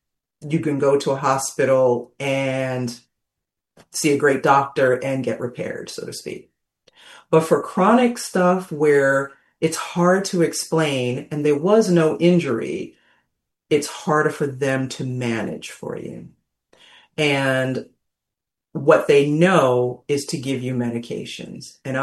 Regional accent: New York City, New York, United States; Now, I'm from New York City, so I love that my show is on talkradio.nyc. I grew up in Queens, and I wasn't really much of an outdoorsy kid.

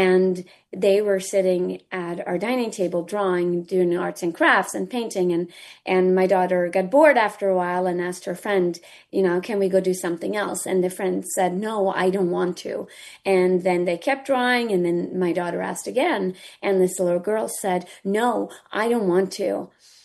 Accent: Sweden; I'm from Sweden originally.

